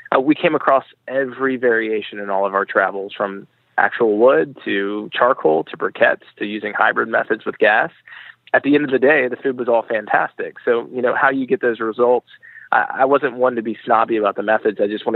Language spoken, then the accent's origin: English; the South, United States; Yeah, I'm born and raised in the South.